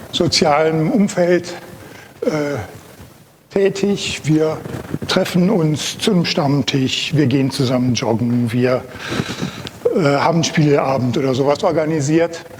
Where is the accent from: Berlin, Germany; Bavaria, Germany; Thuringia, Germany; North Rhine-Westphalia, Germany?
North Rhine-Westphalia, Germany; Krefeld; den habt ihr schon gehört. Ich komme aus Krefeld, das ist also so ziemlich ganz am anderen Ende Deutschlands, am linken Niederrhein.